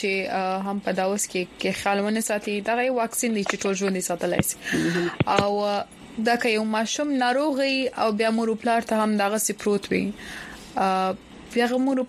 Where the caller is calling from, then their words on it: Khyber Pakhtunkhwa, Pakistan; زه د جنوبي وزیرستان نه یم او